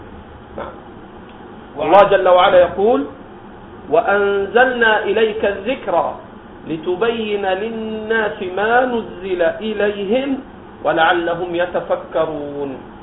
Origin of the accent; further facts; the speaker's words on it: Egypt; هؤلاء الذين ظهروا في بلدنا مصر وغيره